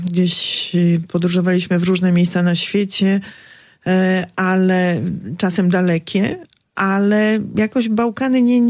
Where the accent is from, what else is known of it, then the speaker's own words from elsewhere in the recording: Augustów, Podlaskie Voivodeship, Poland; Ja się urodziłam, wychowałam, mieszkam w Augustowie, więc jakby sosny towarzyszą mi całe życie.